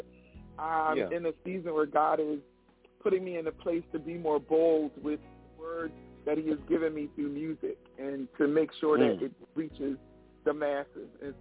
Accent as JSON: {"language": "English", "town": "Baltimore", "region": "Maryland", "country": "United States", "tie": "born or raised there", "lives_now": "New Jersey, United States", "said": "I am from Baltimore. I actually live in New Jersey now, but I was born and raised."}